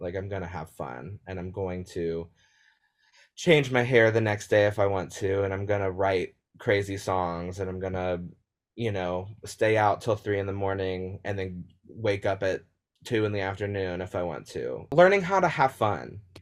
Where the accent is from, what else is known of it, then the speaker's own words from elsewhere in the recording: Carlisle, Ohio, United States; actually, it was … who was like, from Carlisle, Ohio. And I was like, that is not the name of my hometown. Not Carlisle, but okay.